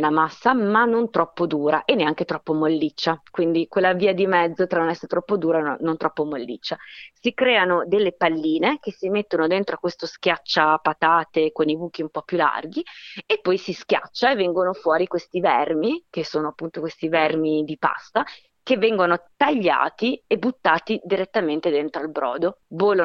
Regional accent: Bologna, Emilia-Romagna, Italy; una buona ricetta tipica delle mie parti, che sono di Bologna

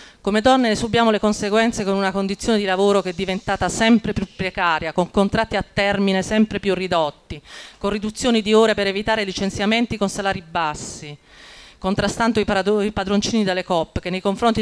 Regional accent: Taranto, Apulia, Italy; rappresento l'MFPR e sono di Taranto, vengo da Taranto.

